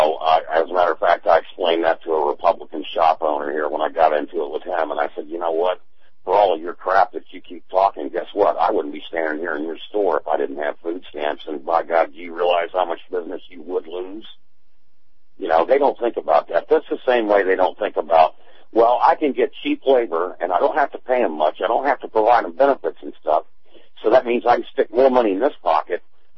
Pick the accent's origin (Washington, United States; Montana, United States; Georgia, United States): Georgia, United States; Atlanta; you know me, I came from Atlanta, I knew Sean Hannity before he went national.